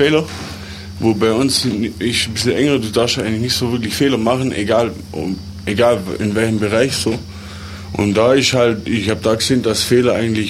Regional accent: Möcklingen, Baden-Württemberg, Germany; Jein, ich komme aus Möcklingen. Das ist so ein Vorort.

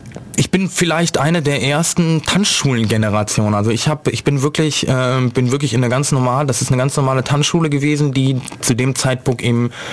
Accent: Hesse, Germany; now in Ulm, Germany; Das war in Marburg noch. Also ich bin nicht Ulmer, ich komme eigentlich aus Hessen.

